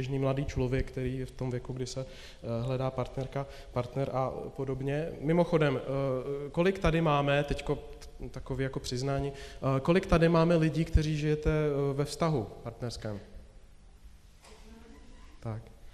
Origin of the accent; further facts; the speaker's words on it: Slovakia; Czech is a second language; now in Prague, Czech Republic; som Slovák, kromne iného, ja sa maskuju. Já jsem tady z Prahy od Baptistů jinak, tedy v České republice